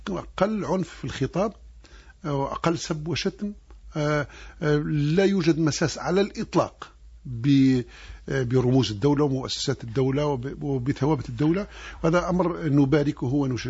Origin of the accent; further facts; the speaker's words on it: Algeria; لابد أن نكون واقعيين وصرحاء مع أنفسنا كجزائريين